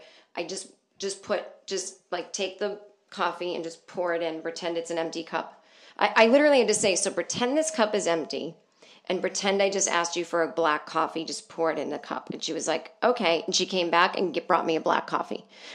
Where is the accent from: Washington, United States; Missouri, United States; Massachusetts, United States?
Massachusetts, United States; Boston; The only place that I got a standing ovation, Boston, my hometown, 1,100-seat theater.